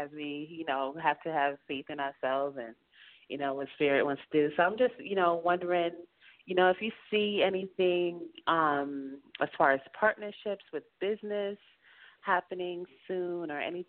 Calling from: New York, United States; I'm calling from upstate New York.

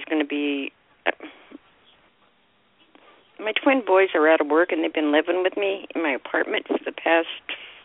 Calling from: Indiana, United States

